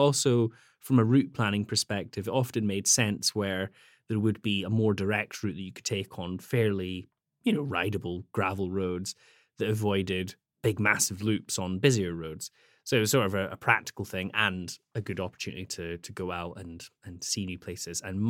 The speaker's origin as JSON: {"language": "English", "region": "Scotland", "country": "United Kingdom", "tie": "born or raised there", "said": "I grew up in Scotland, in the Highlands, and I really, really enjoyed mountain biking there."}